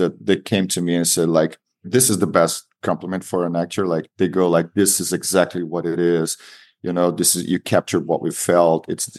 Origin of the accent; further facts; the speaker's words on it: Salvador, Bahia, Brazil; Most of my friends are journalists in my hometown, Salvador, and other parts of Brazil.